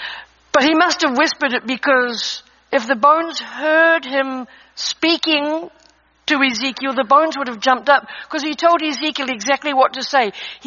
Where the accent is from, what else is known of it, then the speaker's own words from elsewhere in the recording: New Zealand; I was raised in New Zealand on a sheep farm